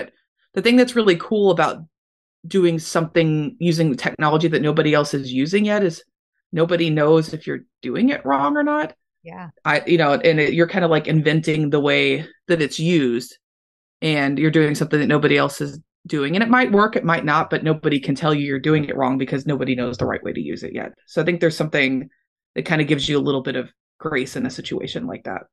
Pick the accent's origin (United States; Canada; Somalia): United States; Louisville, Kentucky; I basically used local bands, and I'm from Louisville, Kentucky, to get as much experience as I could in music.